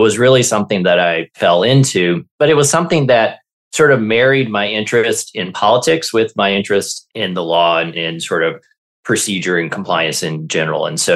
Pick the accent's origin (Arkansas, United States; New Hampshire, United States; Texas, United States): Arkansas, United States; moved away as an adult; also born or lived in Washington, D.C.; So I grew up in Arkansas and moved to Washington, D.C. for college and stayed there after college to go to law school and did a master's degree there as well, and was in D.C. for almost 30 years before I moved out to California a few years ago.